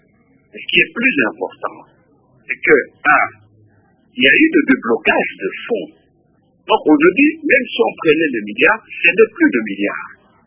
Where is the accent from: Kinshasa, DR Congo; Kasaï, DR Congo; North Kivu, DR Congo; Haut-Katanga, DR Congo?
Kinshasa, DR Congo; Les gens viennent chez nous à RDC, à Kinshasa